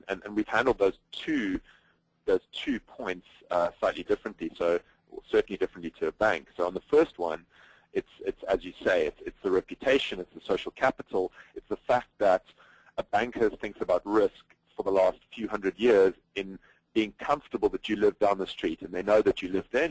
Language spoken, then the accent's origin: English; South Africa; So even in my home country, South Africa, you have a 40% unemployment rate